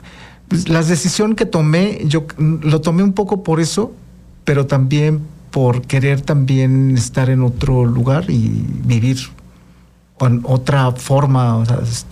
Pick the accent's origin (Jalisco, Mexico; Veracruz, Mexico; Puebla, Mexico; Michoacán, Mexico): Veracruz, Mexico; now in Morelos, Mexico; yo soy de Veracruz, pero las circunstancias me han puesto aquí en el estado de Morelos.